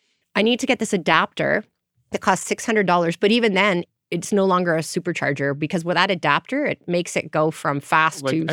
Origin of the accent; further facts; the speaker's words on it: Grande Prairie, Alberta, Canada; I certainly wouldn't want to take it to my hometown Grand Prairie where they get the extreme cold weather.